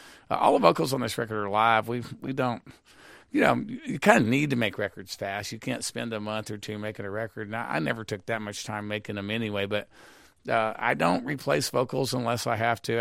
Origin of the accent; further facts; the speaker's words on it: Texas, United States; I grew up in Texas with long hair and cowboy boots, and so I was sort of culturally confused for a while